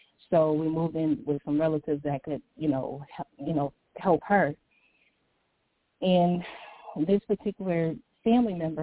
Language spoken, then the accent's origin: English; St. Petersburg, Florida, United States; Well, just like my bio, I grew up in St. Petersburg, Florida. And childhood for me, it started off difficult.